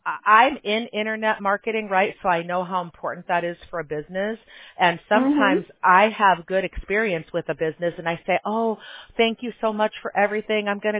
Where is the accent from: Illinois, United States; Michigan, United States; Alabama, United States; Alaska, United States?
Illinois, United States; Chicago; Hey, I grew up in Chicago, so I know about hard winters.